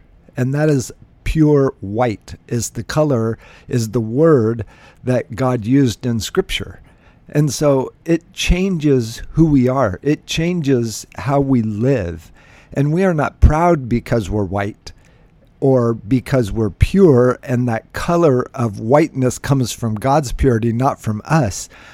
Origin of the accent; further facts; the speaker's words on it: Alaska, United States; I grew up in Alaska, so we would have what we call a whiteout